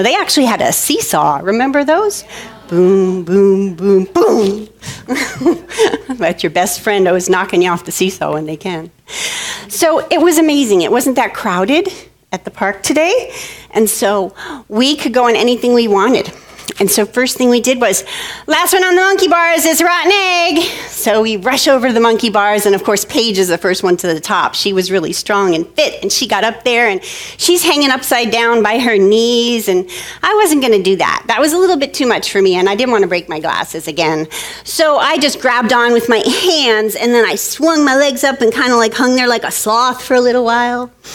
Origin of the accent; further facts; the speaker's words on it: North Bergen, New Jersey, United States; Well, I grew up in North Bergen, New Jersey. It was a very urban community right across the river from New York City